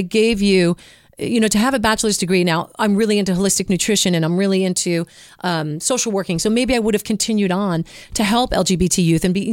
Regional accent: New Jersey, United States; All my friends, I grew up in New Jersey. All my friends were in New Jersey and I was a club kid.

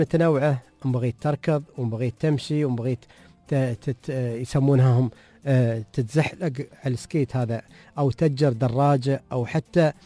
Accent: Dubai, United Arab Emirates; عندنا في دبي

